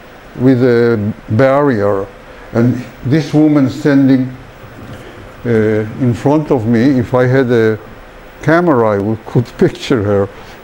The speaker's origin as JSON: {"language": "English", "country": "Poland", "tie": "born or raised there", "said": "little town in Poland who became interested in the Jews of that town. The name of the town, this is my hometown, my Shangri-La, my place which I, as a child, wanted back because it was my only place"}